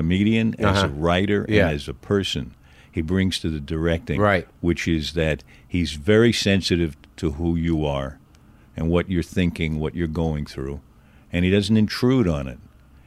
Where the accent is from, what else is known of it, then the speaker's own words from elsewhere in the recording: Manhattan, New York, United States; born there; I was born in Manhattan on 33rd Street and 3rd Avenue.